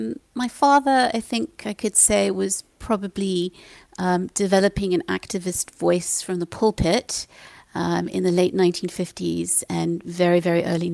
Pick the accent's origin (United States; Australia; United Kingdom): United Kingdom; England; born there; I was born in England, and after my parents retired, they returned to London. And so my husband and I are currently ensconced in this little flat in southwest London